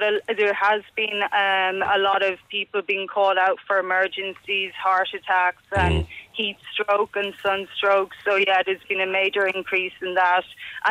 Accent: Moate, Leinster, Ireland; now in Australia; I'm from County Westmead, from Moat.

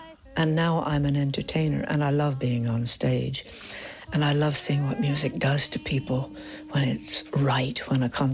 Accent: United States; moved away as an adult; now in Oxford, United Kingdom; I'd been brought up in the States, but I left when I was 20, 21. And I grew up in England from age 24 to age 54.

